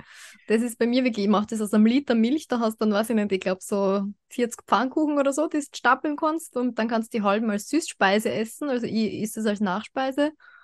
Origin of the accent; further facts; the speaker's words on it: Vienna, Austria; ich bin aus Österreich. Muss an Wien liegen.